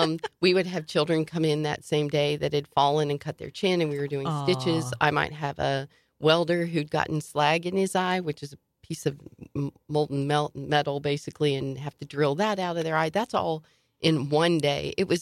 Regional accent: West Virginia, United States; considering it was a town of very similar where I grew up in West Virginia.

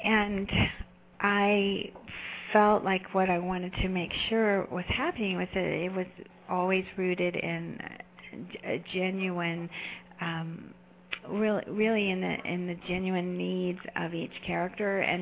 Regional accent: New York City, New York, United States; I also remembered seeing her name in the theater as a New Yorker.

